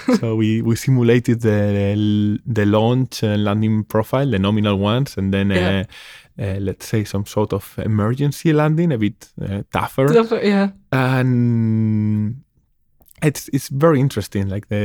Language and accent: English; Spain; And then a couple of weeks in my hometown in Spain